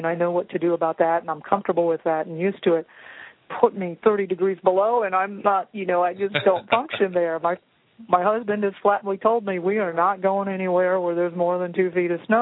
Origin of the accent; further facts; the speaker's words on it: Florida, United States; But for me personally, I grew up in South Florida, and I'm used to green and lush and moist